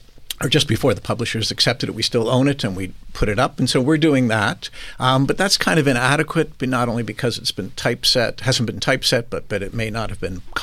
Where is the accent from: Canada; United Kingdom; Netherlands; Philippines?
Canada; now in United States; I'm a guest in this country as a Canadian